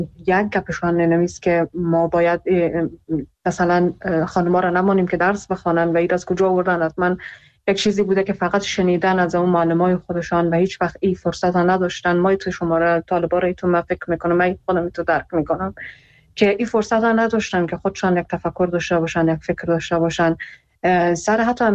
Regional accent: Iran; خودم در ایران بزرگ شدم، من اونجا درس خوندم

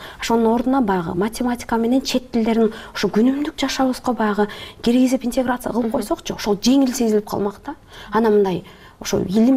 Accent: At-Bashy, Naryn Region, Kyrgyzstan; мен өзүм деле ат башыда чоңойгом э. Анан ат башыда шырдак жасабаган эч ким жок

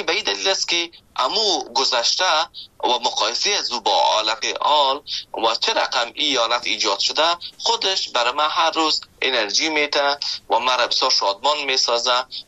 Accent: Afghanistan; now in Canada; وقتی که آمدم از افغانستان، شما فکر کنید که من از افغانستان به کانادا آمدم که ده ها یا هزارها کیلومتر فاصله است،

